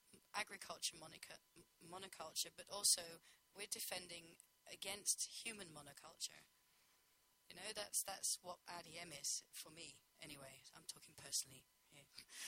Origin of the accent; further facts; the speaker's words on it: England, United Kingdom; I'm from England, but this is a trading country